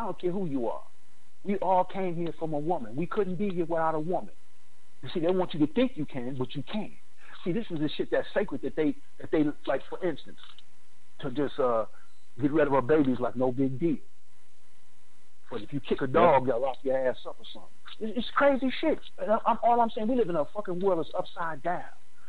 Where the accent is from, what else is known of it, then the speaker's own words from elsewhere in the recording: Brooklyn, New York, United States; I come from Brooklyn. I went to Frankie K. Lane High School in Jamaica, Queens.